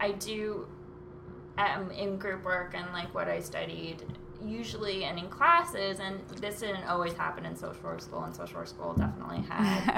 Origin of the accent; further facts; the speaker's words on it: New York, United States; how I never mowed a lawn before, and how I'm from Westchester